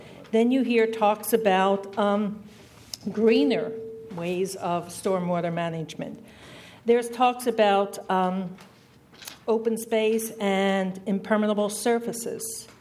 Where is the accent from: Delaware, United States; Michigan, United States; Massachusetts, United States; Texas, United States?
Delaware, United States; Rehoboth; from Rehoboth.